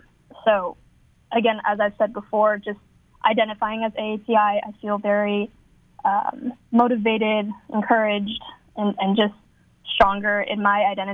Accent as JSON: {"language": "English", "region": "California", "country": "United States", "said": "I'm originally from the Bay Area. I attended Cal Poly from 2017 to 2021, recent grad, and I have now moved back to the Bay Area."}